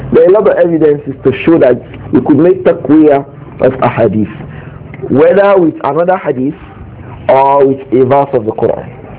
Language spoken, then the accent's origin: English; Nigeria; from Nigeria.